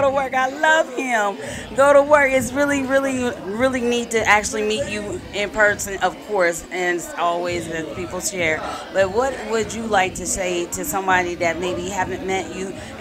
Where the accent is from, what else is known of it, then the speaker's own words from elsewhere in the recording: Compton, California, United States; But I'm like, look, I'm from Compton. I keep it ready, right?